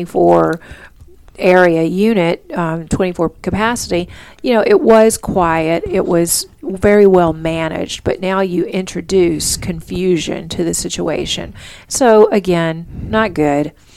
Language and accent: English; Louisiana, United States; You know, we're from Louisiana, so we've got somebody coming by to make jambalaya for us in the courtyard.